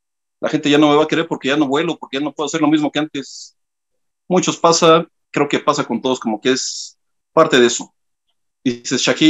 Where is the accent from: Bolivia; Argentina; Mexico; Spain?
Mexico; Azcapotzalco, Mexico City; born there; Yo nací aquí en Azcapotzalco, en la colonia petrolera. … porque nací en la calle Cerro Azul 199, en la petrolera.